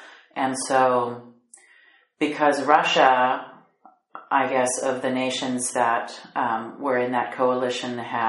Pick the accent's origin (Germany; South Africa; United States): Germany; Berlin; I was born and grew up in West Germany, in West Berlin, and specifically I grew up in Schönebeck, which is a district pretty close to the center of town. Very urban, residential neighborhood, densely populated, kind of in the middle of everything